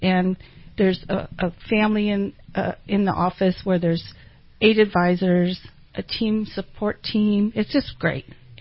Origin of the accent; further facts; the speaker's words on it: Salinas, California, United States; I grew up in Salinas area, so I have clients there.